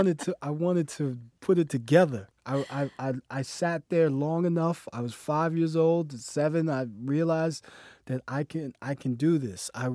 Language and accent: English; New York City, New York, United States; I'm from the Upper West Side, Manhattan, uh-huh. 85th Street.